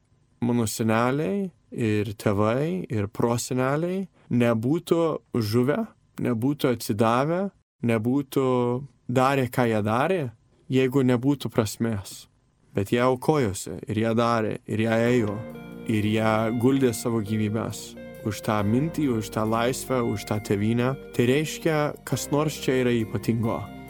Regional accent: United States; Aš aiškiai užaugau Amerikoje.

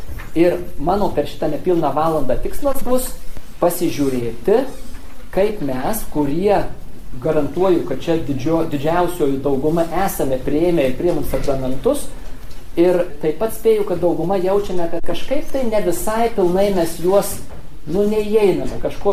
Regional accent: Suvalkija, Lithuania; Matot, aš suvalkietis esu.

